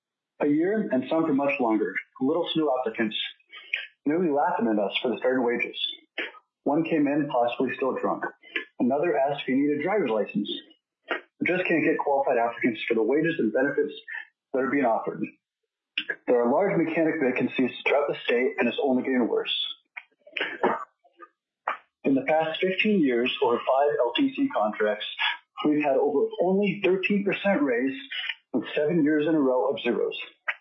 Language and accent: English; North Pole, Alaska, United States; born and raised in North Pole, speaking on my own behalf as a private citizen